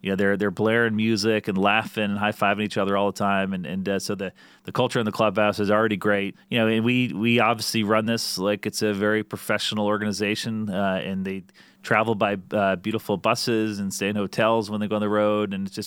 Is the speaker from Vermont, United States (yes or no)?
yes; Jonesville, Vermont, United States; Hopefully I didn't bore people about my background growing up in Jonesville, Vermont, but it's been a ton of fun to, you know, be back home